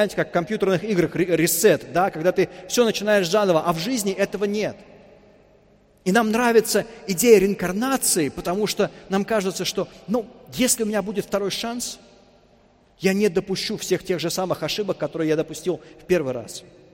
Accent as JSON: {"language": "Russian", "region": "Moscow", "country": "Russia", "tie": "born or raised there", "said": "Я вырос в Москве, я знаю, что это такое."}